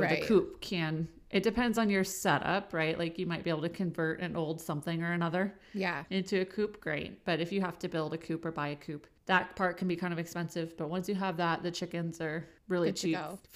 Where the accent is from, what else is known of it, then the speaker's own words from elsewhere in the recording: Oregon, United States; So I'm from Oregon, where hazelnuts are grown like